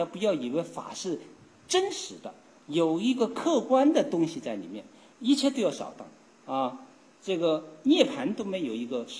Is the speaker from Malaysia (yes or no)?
no; China; 也说明我们中国人了不起啊